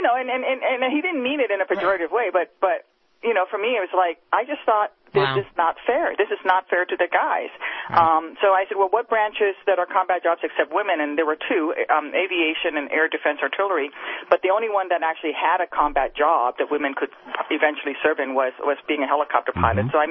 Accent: United States; I'm so grateful for, you know, being an American and all of the rights and benefits that I have.

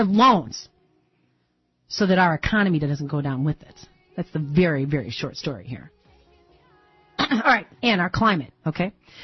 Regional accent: Detroit, Michigan, United States; I don't know how much you know about me, but I live in Detroit. I'm from Detroit.

